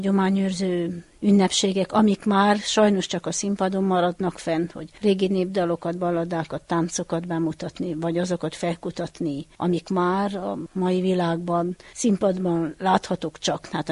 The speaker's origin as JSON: {"language": "Hungarian", "town": "Csíkmenaság", "region": "Harghita", "country": "Romania", "tie": "born or raised there", "said": "Csíkmenaságon születtem, Csíkmenaságon is élek, és biztos, hogy a sok-sok év alatt, hogy láttam az embereknek az életét, meg hogy itt nőttem fel ebbe a faluba"}